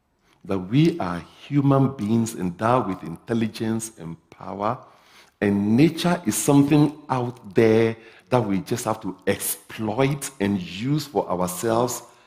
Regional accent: Ghana; I'm a universal citizen. I come from Africa, and nature is my teacher.

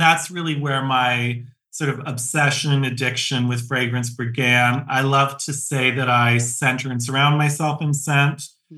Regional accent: Toronto, Ontario, Canada; So I started my career in Canada. I'm from Toronto.

